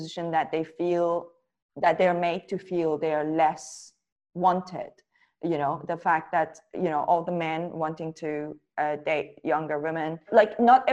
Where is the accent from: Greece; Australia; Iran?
Iran; especially growing up in Iran